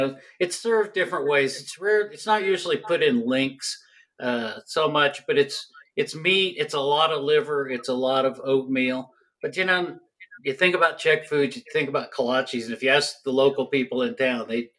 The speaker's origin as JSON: {"language": "English", "region": "Kansas", "country": "United States", "tie": "born or raised there", "lives_now": "Colorado, United States", "said": "I grew up in Kansas."}